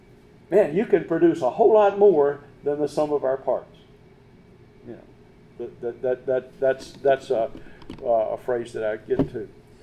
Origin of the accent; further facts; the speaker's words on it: Tennessee, United States; Not because I'm from Tennessee and now I'm here.